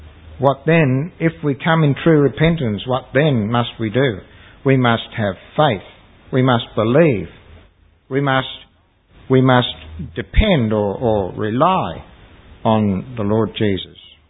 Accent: Sydney, New South Wales, Australia; When I was a small boy in growing up in Sydney

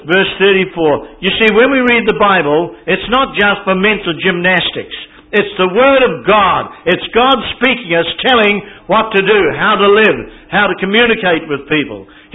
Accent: Ireland; She said, are you a Jew? I said, no, I'm Irish. Faith and be darned, I can put on the language a bit, you know.

